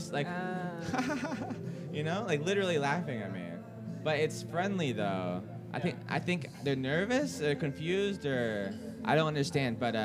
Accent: San Diego, California, United States; now in Orlando, United States; And, like, so I'm from San Diego, which is, like, 2 hours south of L.A., like, by Mexico.

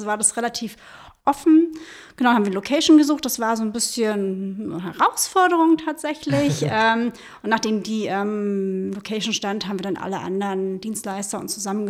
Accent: Berlin, Germany; ich bin 39 Jahre alt, komme aus Berlin. Jan und ich sind seit 22 Jahren zusammen. Wir kommen beide aus Berlin, leben in Berlin

